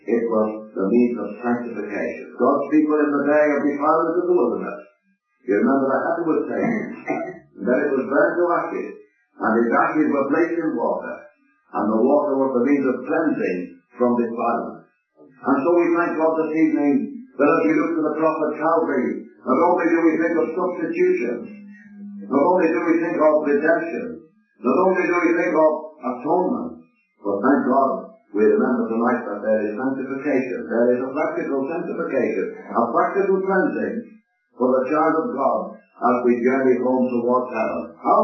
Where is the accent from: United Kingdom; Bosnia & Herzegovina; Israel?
United Kingdom; Liverpool, North West England; it was right across the wall of the gospel hall while I was brought up in Liverpool.